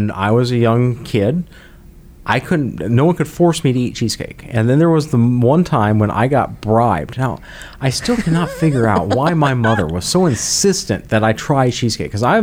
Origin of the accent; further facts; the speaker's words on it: Minnesota, United States; I'm from Minnesota, okay? The thing that I miss most at the Minnesota State Fair was the deep fried cheese curds.